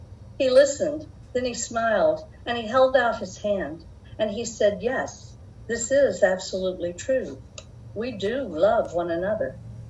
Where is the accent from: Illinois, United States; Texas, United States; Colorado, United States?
Texas, United States; Yes, I am from Texas.